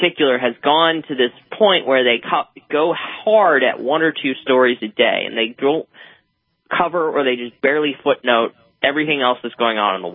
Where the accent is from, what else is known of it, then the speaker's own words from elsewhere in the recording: Pennsylvania, United States; like Bob Casey in my home state of Pennsylvania